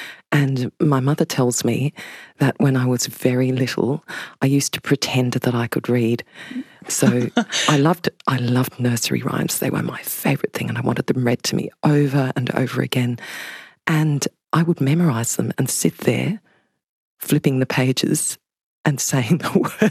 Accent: Canada; born there; growing up, they moved around a lot, especially initially, which is why I was born in Canada.

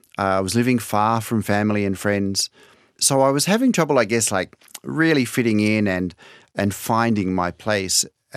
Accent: Sydney, New South Wales, Australia; Well, I was born in Sydney, grew up in the industrial suburb of Botany. My parents were factory workers. And when I was about 12, we had the great idea, let's sell up in Sydney, let's leave the city behind and start over in the countryside.

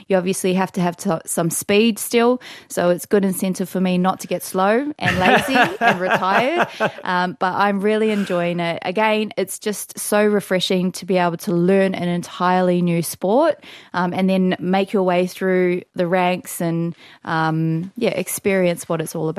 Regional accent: New Zealand; I'm from New Zealand. I'm not Māori, I am Samoan. However, my roots are still with New Zealand

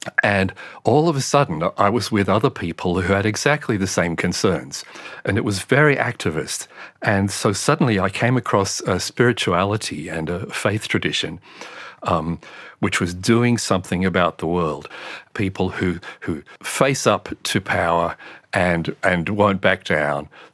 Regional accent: Tasmania, Australia; also born or lived in Bellingen; But we went and lived, we came from Tasmania, we went up to Bellingen.

